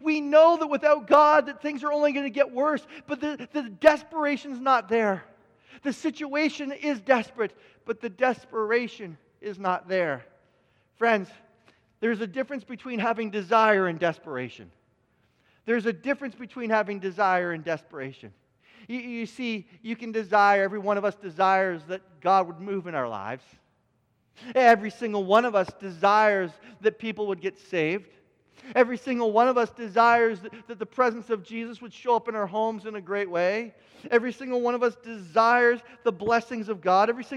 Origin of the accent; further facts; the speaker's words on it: Canada; I love being Canadian, but there are these moments I desire warmer locations.